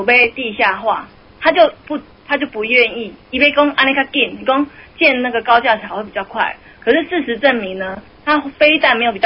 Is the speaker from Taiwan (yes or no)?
yes; Taiwan; 可是过去咱台湾人弄那些东西，很像士绅穿的衣服啊，都是很正式的。